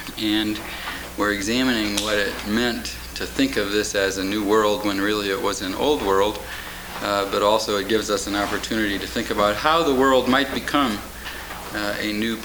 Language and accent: English; Valparaiso, Indiana, United States; I come from Valparaiso, Indiana, where I teach biblical studies at Valparaiso University.